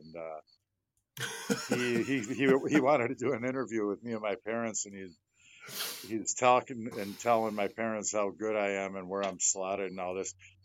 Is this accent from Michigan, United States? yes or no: yes; Detroit, Michigan, United States; growing up in Detroit, and no disrespect, but self-proclaimed hockey town. I call it Red Wing Town.